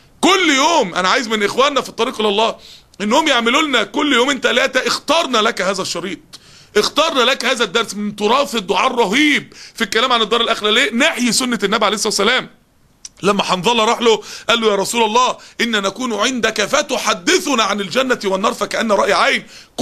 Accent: Upper Egypt, Egypt; اصل انا من الصعيد وهي من وجه بحري

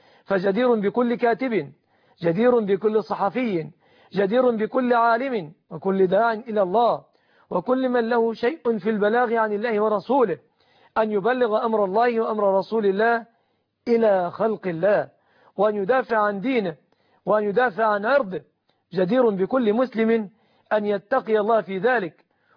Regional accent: Egypt; بلادنا مصر

